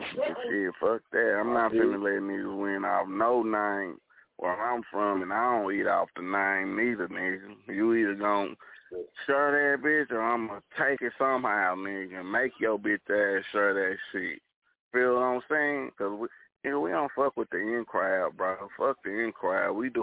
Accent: Dallas, Texas, United States; you get into the hood of Oak Cliff. And I'm from Beckley, bro. So, and I got tired of niggas just winning off of Oak Cliff who really don't rip Oak Cliff like that.

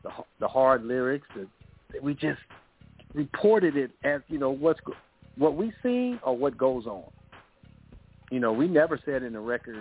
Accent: Compton, California, United States; I mean, to me, because we're from Compton, it's no big thing.

